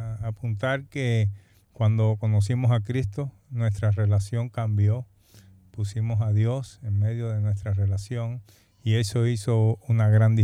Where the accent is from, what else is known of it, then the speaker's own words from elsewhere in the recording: Cuba; moved away as an adult; nací en Cuba en los años 60, en plena revolución de Cuba, y fui educado en lo que se enseñaba, ¿no?, en ese país. Ahí viví mis primeros 18 años de la vida. Después, pues, salí de mi país natal y he vivido en diferentes lugares del mundo. Mi descendencia es precisamente española